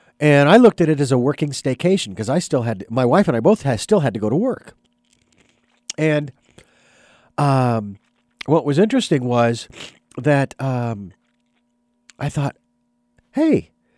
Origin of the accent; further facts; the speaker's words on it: Phoenix, Arizona, United States; Even though I'm from Phoenix, I have had all the heat I can handle.